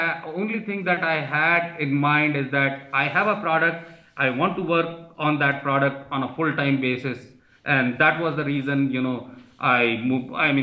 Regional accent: Udaipur, Rajasthan, India; Which is my hometown.

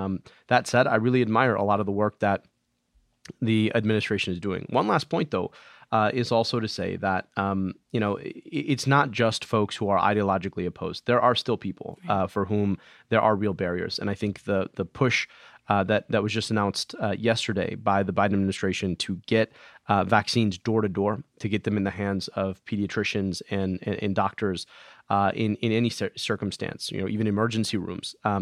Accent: Michigan, United States; most recently in my home state of Michigan.

